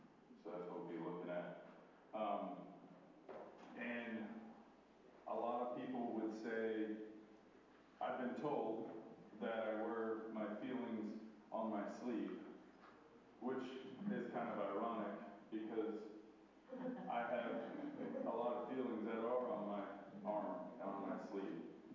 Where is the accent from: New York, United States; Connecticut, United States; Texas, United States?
Texas, United States; born there; So I'll start with, I was born in Texas, near Houston and Katy, Texas. Had a pretty good childhood